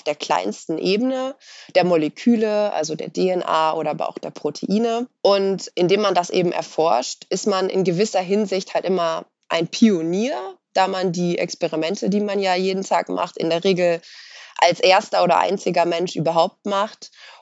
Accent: North Rhine-Westphalia, Germany; Also ich komme aus Ostwestfalen, ich habe auch hier studiert.

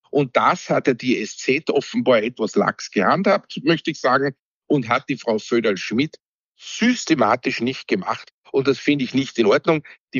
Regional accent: Austria; ich hoffe, ich sage es jetzt als Österreicher richtig

